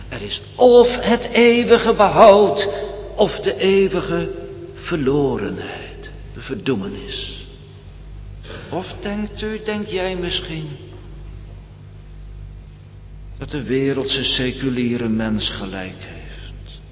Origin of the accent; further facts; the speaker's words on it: North Holland, Netherlands; Ik ben er ook niet mee opgevoed, ik kom uit de buurt van Amsterdam en daar vertelden mijn ouders dat niet en we gingen niet naar de kerk.